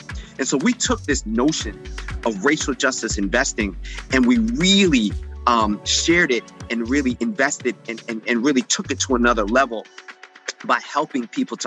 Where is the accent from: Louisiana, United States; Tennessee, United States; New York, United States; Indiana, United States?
New York, United States; New York City; All of my friends growing up in New York City, I went to high school in Spanish Harlem.